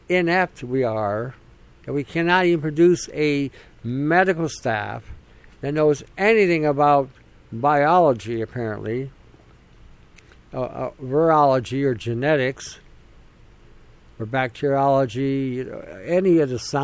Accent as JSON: {"language": "English", "country": "Canada", "tie": "born or raised there", "said": "I didn't grow up in a communist country. I grew up in the West."}